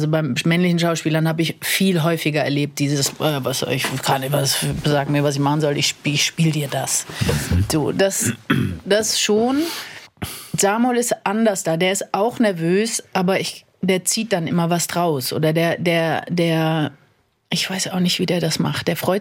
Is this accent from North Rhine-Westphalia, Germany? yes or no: no; Mannheim, Baden-Württemberg, Germany; mein erstes Engagement war ja lustigerweise in Mannheim, in meiner Heimatstadt.